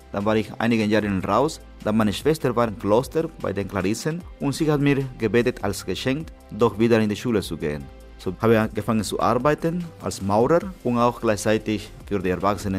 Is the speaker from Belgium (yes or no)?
no; Managua, Nicaragua; German is a second language; Ich bin in Managua geboren, da war ein Zeit von Chaos und Rebellion